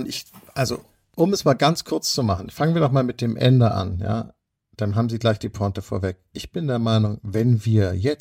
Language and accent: German; Hamburg, Germany; Ich komme ja aus Hamburg und da liegt das irgendwie auch nahe.